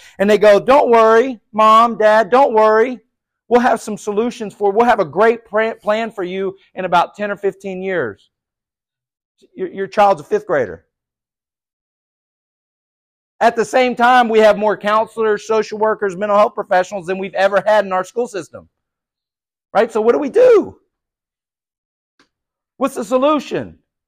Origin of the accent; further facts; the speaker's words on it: the South, United States; I'm from the South. You must say yes, ma'am, no, ma'am.